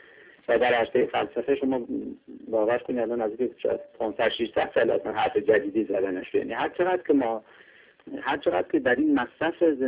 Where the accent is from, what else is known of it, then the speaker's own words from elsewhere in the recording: Iran; من آرزو میکنم غالبا هم به عنوان یک ایرانی هم به عنوان یک روانپزشک که کشور ما شاهد همچین سناریوهایی نشه